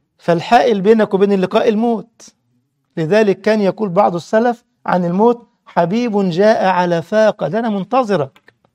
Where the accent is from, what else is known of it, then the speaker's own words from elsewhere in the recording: Egypt; ده كان الناس البسطاء يا واد يا أيمن عندنا في مصر كبار السن